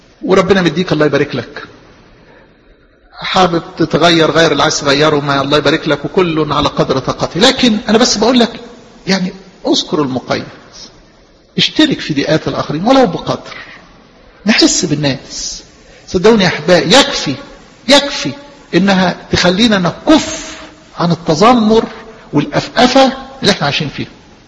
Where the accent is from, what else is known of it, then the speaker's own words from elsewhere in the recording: Alexandria, Alexandria Governorate, Egypt; وانتوا عارفين يعني عندنا في اسكندرية ممكن تلاقي الناس الغلابة